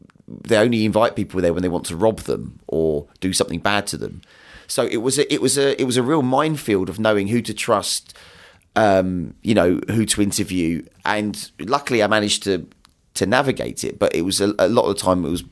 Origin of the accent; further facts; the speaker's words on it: England, United Kingdom; I mean, being a journalist, being an English journalist, but for them, the rules were the rules.